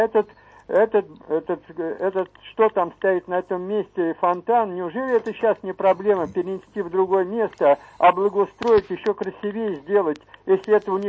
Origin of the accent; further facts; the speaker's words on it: Moscow, Russia; Я из Москвы